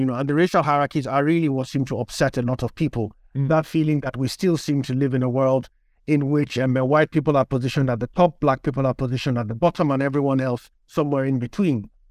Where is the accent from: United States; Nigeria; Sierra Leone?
Nigeria; Lagos; So I grew up in Nigeria. I was born to a Nigerian father and a Polish mother. So I lived in Lagos for the first 17 years of my life. I went to primary and secondary school in Nigeria.